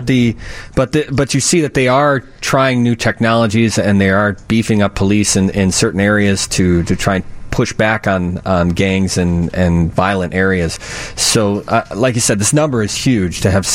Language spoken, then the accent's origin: English; Wonder Lake, Illinois, United States; Well, I grew up in Wonder Lake, and so that's right next to Woodstock.